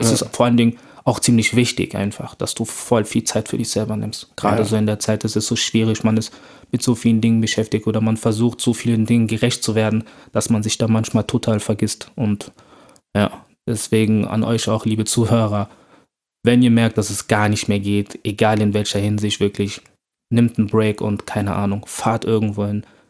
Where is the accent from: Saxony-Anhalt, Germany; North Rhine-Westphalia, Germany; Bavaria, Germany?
North Rhine-Westphalia, Germany; Bonn; Im Herzen Bonn, weil ich bin in Bonn aufgewachsen. Ich habe in Bonn alles erlebt, sei es meine komplette schulische Laufbahn, mein Freundeskreis